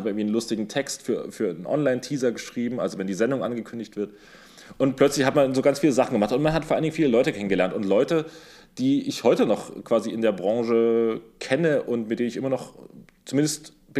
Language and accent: German; Saxony, Germany; mir als Sachse gefällt das nicht ganz gut